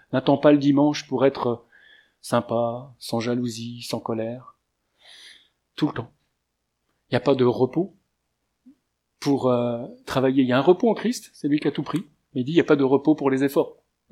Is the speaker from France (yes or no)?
yes; France; je dois prouver que je suis français.